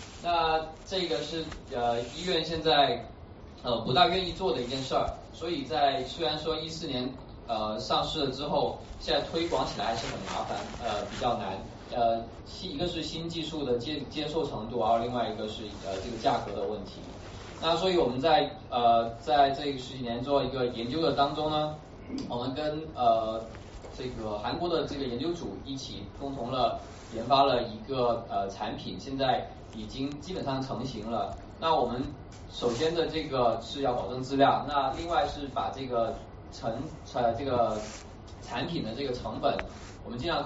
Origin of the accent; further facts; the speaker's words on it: Guangzhou, Guangdong, China; moved away as an adult; also born or lived in Hangzhou / Germany; 因为其实我是广州人，然后呢在读完中学的时候呢就去了杭州读书，然后大学刚毕业之后跑到了德国，然后在那边念了硕士跟博士，待了十多年。